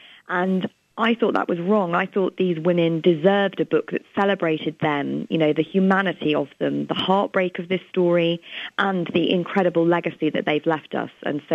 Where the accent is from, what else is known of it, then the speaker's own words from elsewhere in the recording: England, United Kingdom; accent: English; Well, yes, as you can tell, I'm from England, from my accent